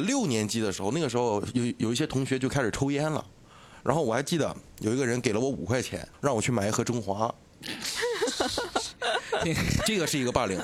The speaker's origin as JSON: {"language": "Chinese", "country": "Hong Kong", "said": "然后老师就介绍了我是香港的，"}